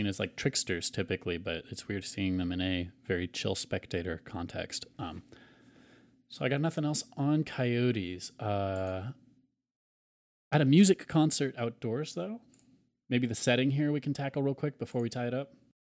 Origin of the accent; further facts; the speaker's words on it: United States; I mean, we are culturally American, so these aren't always going to apply to us, but it's always fun to see the other side.